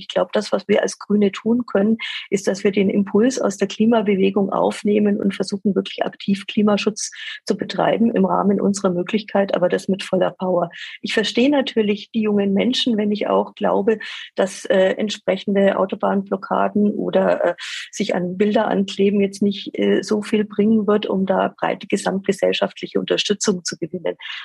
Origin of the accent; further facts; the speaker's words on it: Nuremberg, Bavaria, Germany; Und für mich als Nürnbergerin ist die Sache natürlich ganz klar.